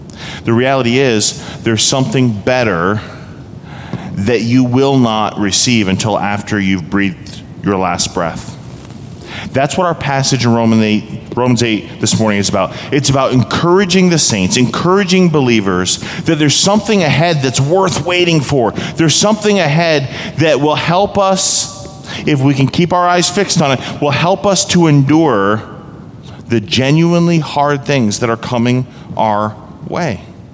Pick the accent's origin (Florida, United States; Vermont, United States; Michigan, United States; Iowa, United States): Vermont, United States; I grew up out east in New England and in Vermont in particular, not the most populous of states